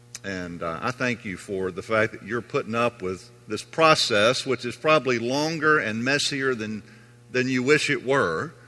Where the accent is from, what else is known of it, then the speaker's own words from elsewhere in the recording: Louisville, Kentucky, United States; born there; it is a pleasure for me to be back in Kentucky again. I told you before, I was born in Louisville.